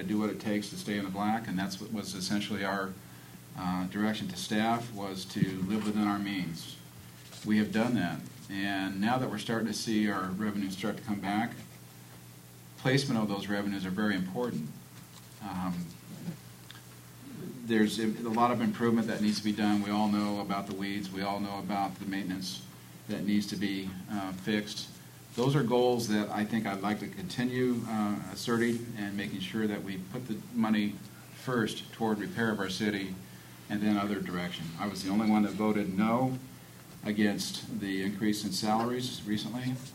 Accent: Lompoc, California, United States; now in Paso Robles, United States; I'm from Lompoc originally. Great-grandfather built Cuesta train tunnels, actually, fourth generation here on the coast. The time I came from Lompoc up to Cal Poly was 4 years of college, then into Paso.

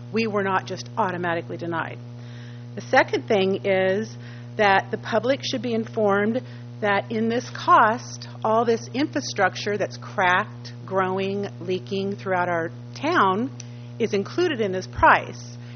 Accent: North Morro Bay, California, United States; I'm from North Morro Bay, and I just want to make sure that everybody that's watching or that's here is aware

